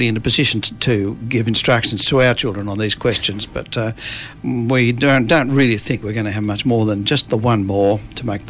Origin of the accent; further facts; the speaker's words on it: Sydney, New South Wales, Australia; We were born and bred in Sydney, in a suburb of Sydney called Oatley, which is also where my wife was born and bred